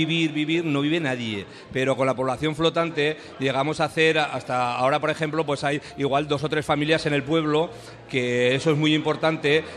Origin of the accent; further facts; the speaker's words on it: Sarnago, Castile and León, Spain; Bueno, mi pueblo es Sarnago. Es un pueblecito muy pequeño en la comarca de Tierras Altas que lleva 40 años que no tiene vecinos.